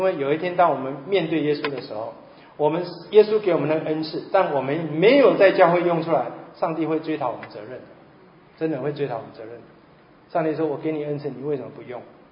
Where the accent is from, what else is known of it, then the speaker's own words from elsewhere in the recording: Taipei, Taiwan; 其实我的台语哈，我是台北人呐，我们都讲国语的哈，所以我们台语很少，只是在家里跟妈妈对话几句。